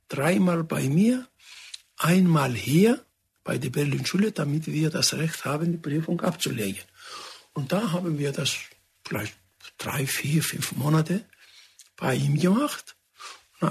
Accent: Greece; German is a second language; now in Germany; Ich bin Grieche und ich bleibe auch Grieche. Aber das Leben, was ich erlebt habe, mit meiner Familie, mit meinen Kindern, ist in Deutschland.

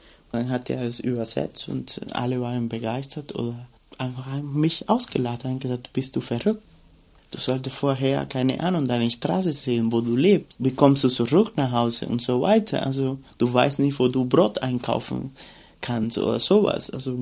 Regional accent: Cuba; German is a second language; now in Germany; Woher kommst du? Ich komme aus Kuba.

